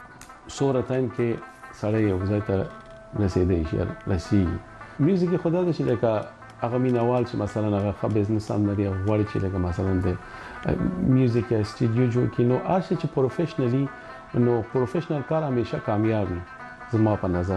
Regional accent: Afghanistan; زه د افغانستان يم د افغانستان راغلی

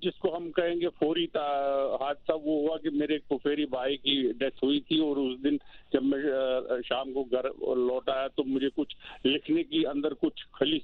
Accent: Jammu and Kashmir, India; born there; جی جناب، میں کشمیر میں پیدا ہوا ہوں، اور کشمیر میں ایک جگہ ہے واضح پورہ۔

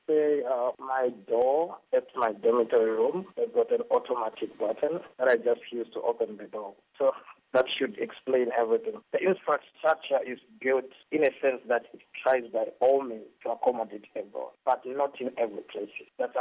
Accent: Zimbabwe; English is a second language; The first one was my accent, because the way I even pronounce my name, no one could understand it. So that was the first thing. And when you come from Zimbabwe, you were taught, like, you know, when you're saying "ah," you're supposed to roll your tongue

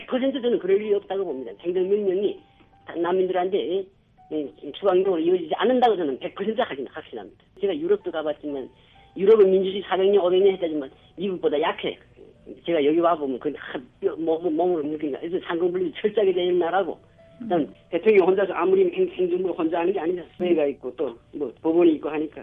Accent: North Korea; moved away; also born or lived in South Korea; 저희가 뭐 순수 한국에서 태어난 순수 한국인이 아니니까 그러니까 북한 사람이라면 분명하니까 다만 한국 거쳐왔다는 문제인데

